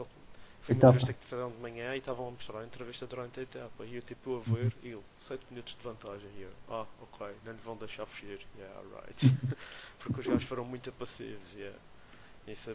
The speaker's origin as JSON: {"language": "Portuguese", "region": "Madeira", "country": "Portugal", "said": "Como somos madeirenses"}